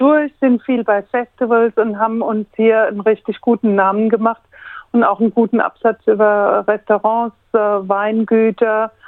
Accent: Hauenstein, Rhineland-Palatinate, Germany; da hat uns in meiner Heimat in Hauenstein

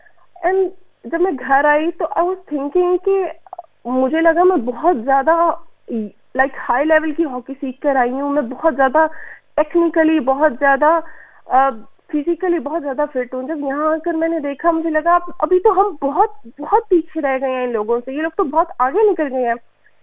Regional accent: Lahore, Punjab, Pakistan; میں لاہور میں پیدا ہوئی تھی اور میں نے سمنا آباد اسکول سے انٹر میٹرک کیا اینڈ دین اس کے بعد میں لاہور کالج موو ہو گئی.

